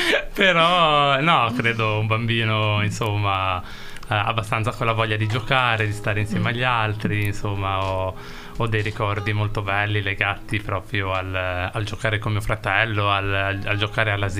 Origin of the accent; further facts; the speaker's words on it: Rapallo, Liguria, Italy; ho 33 anni, sono nato nel 1991 a Rapallo, da mamma Nadia e papà Agostino